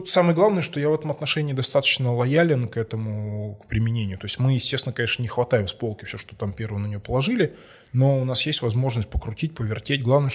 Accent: Moscow, Russia; я вот родился в Москве и вырос, и живу здесь, и не планирую пока никуда отсюда деваться

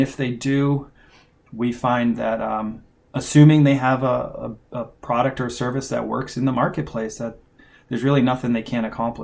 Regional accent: Massachusetts, United States; Worcester was kind of a scary place because we grew up outside of Worcester.

